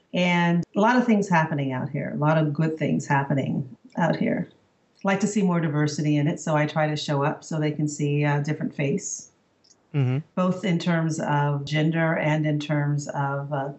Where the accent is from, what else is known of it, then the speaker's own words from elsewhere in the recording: San Francisco, California, United States; I'm from San Francisco.